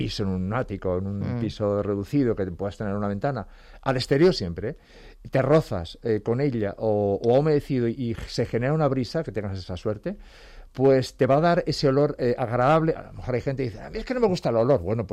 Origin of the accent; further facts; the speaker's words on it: Peraleda de San Román, Extremadura, Spain; Fíjate, yo recuerdo, en mi pueblo, en Extremadura, en Peralada de San Román